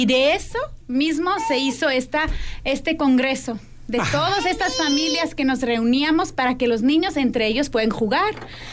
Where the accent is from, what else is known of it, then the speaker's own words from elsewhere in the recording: Switzerland; Ahí nací, en Suiza, exactamente.